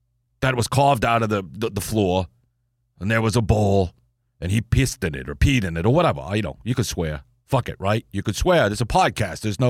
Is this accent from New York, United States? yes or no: yes; Brooklyn, New York, United States; You know, I grew up in Brooklyn. I made a lot of good friends when I was in school